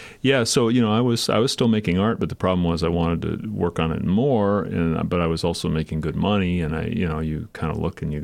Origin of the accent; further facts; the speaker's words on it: Red Wing, Minnesota, United States; Red Wing? I'm from Red Wing.